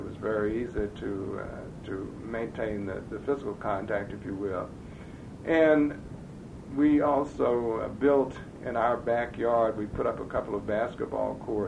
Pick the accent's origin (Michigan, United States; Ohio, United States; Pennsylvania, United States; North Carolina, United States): North Carolina, United States; Chapel Hill; One of the other aspects of growing up in Chapel Hill and my personal situation was that obviously we knew most of the other kids who were in school because it was a fairly small school.